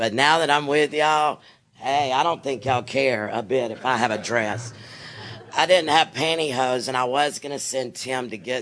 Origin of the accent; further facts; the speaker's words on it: Alabama, United States; And I was born and raised in Alabama.